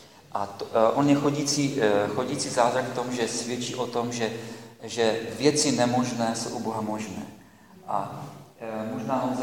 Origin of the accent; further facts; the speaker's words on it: Nymburk, Central Bohemian Region, Czechia; jsem z Nymburka, už jsem tady jednou byl, asi už trošku mě znáte.